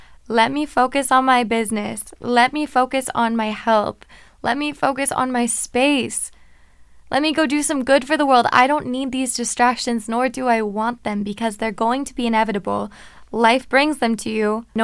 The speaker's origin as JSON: {"language": "English", "region": "Virginia", "country": "United States", "said": "And I'm from Virginia."}